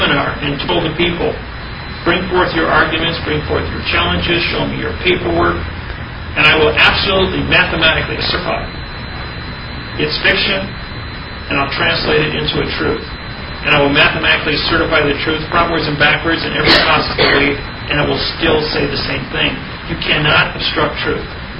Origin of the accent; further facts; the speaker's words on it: Wisconsin, United States; I'm not Hawaiian. I'm a white Haole from Wisconsin.